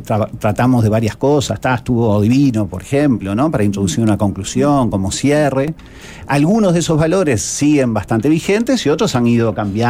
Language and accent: Spanish; Uruguay; muchísimas funciones discursivas en nuestro país, y por eso es que muchas veces nos identifican como uruguayos por el uso de ta